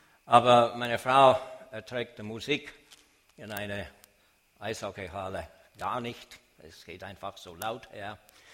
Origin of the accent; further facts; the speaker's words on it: Kingston, Ontario, Canada; moved away; also born or lived in Toronto; ich bin in Kanada geboren, in Toronto, aber aufgewachsen und unterrichtet habe in der Schule in Kingston, Ontario, nördlich der Vereinigten Staaten.